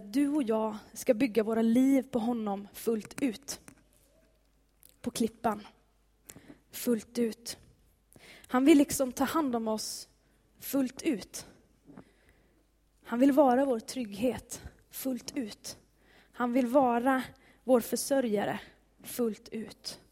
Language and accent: Swedish; Sweden; also born or lived in Bangladesh; Vilket land är mitt hemland? Det är ju Sverige, men jag har ju, eller vem är jag egentligen? När jag flyttade ut till Bangladesh så följde Gud med mig ut. Och när jag flyttade hem från Bangladesh så följde Gud med mig hem.